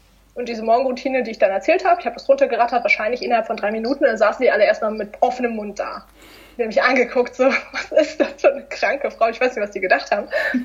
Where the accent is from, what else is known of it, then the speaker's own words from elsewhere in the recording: Baden-Württemberg, Germany; auch in Stuttgart, weil ich komme aus der Nähe.